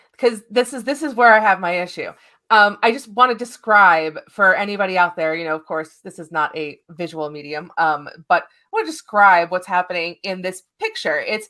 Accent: New York, United States; I grew up in New York.

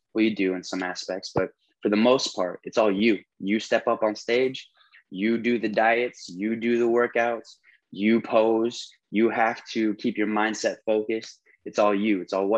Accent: Canton, Illinois, United States; also born or lived in Galesburg; I'm from Illinois, super small town in Illinois. Not very many people know it, but it's called Canton, Illinois. It's close to Peoria, but that's where I was raised. I was born in Galesburg.

